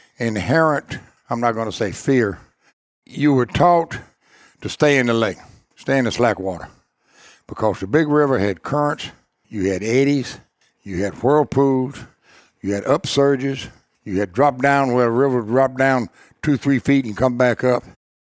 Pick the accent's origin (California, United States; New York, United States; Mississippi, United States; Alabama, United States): Mississippi, United States; Growing up on Lake Ferguson, Daddy had a boat. We'd go out on the lake.